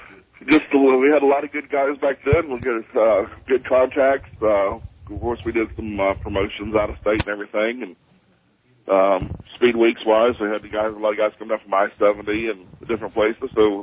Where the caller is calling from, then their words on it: San Antonio, Texas, United States; San Antonio, Texas.